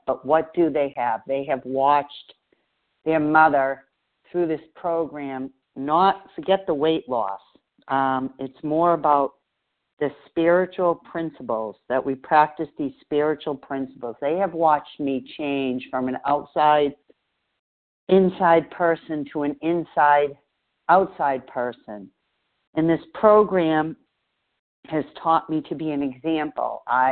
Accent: Boston, Massachusetts, United States; I was from Boston. We're pushy.

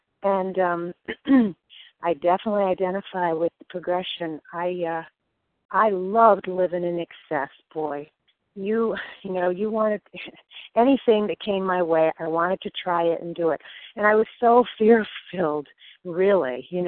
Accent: Connecticut, United States; now in Naples, United States; I'm from Connecticut. I'm in Naples, Florida.

